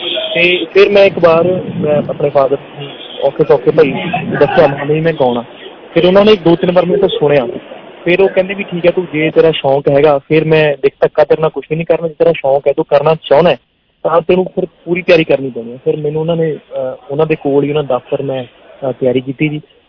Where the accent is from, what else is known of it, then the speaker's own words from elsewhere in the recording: Badrukhan, Punjab, India; ਹਾਂਜੀ, ਮੈਂ ਪਿੰਡ ਬਡਰੁੱਖਾਂ, ਮੇਰਾ ਪਿੰਡ ਜ਼ਿਲ੍ਹਾ ਸੰਗਰੂਰ ਪੰਜਾਬ